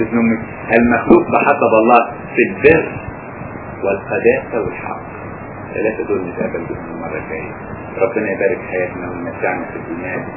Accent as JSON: {"language": "Arabic", "town": "Asyut", "region": "Asyut Governorate", "country": "Egypt", "said": "دول الوعاظ بتوعنا كانوا في اسيوط"}